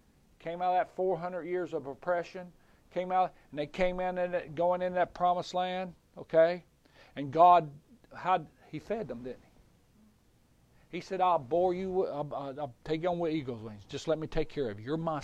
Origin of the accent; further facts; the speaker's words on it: United States; Yeah, I'm American, but you do speak what? English, okay?